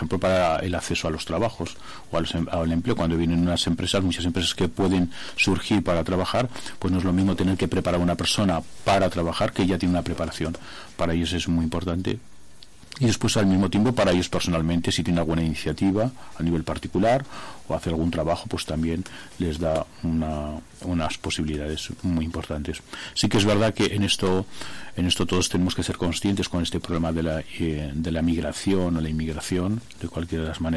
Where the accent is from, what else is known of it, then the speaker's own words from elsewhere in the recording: Spain; como yo soy evidente, soy español